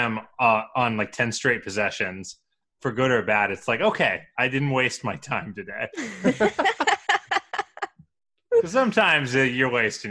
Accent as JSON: {"language": "English", "town": "Columbus", "region": "Ohio", "country": "United States", "said": "I'm from Columbus."}